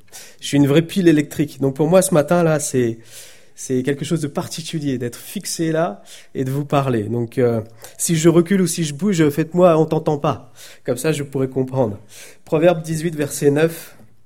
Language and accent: French; Pays de la Loire, France; je viens de Vendée. C'est 120 km d'ici pile de chez moi.